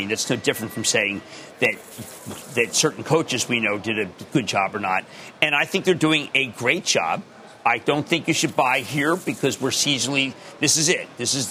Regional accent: Philadelphia, Pennsylvania, United States; And even if I'm from Philly, and I just think that they've accomplished a lot of what they've wanted.

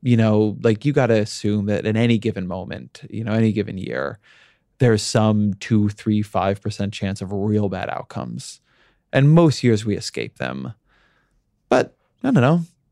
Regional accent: California, United States; I grew up in Southern California. I was there during the LA riots.

